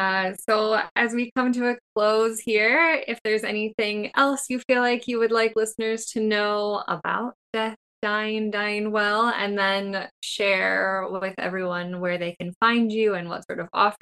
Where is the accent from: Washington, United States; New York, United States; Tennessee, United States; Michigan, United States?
Washington, United States; And I am from Washington State and have plenty of family there.